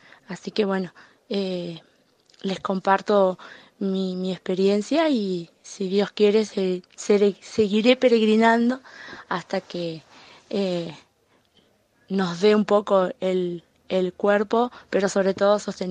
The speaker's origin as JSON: {"language": "Spanish", "town": "Concepción del Uruguay", "region": "Entre Ríos", "country": "Argentina", "said": "de Concepción del Uruguay, Entre Ríos. Participo en una comunidad de la diócesis de Gualeguaychú"}